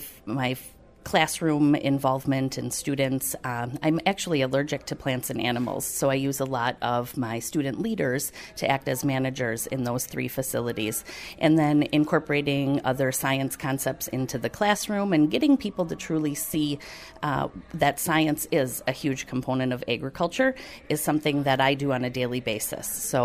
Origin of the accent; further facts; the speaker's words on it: New Richmond, Wisconsin, United States; Sure. I'm from New Richmond, Wisconsin. This is my 16th year teaching.